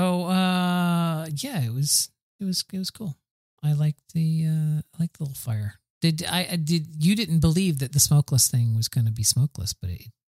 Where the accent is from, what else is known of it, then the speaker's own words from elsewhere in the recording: the South, United States; I'm from the South. I experienced.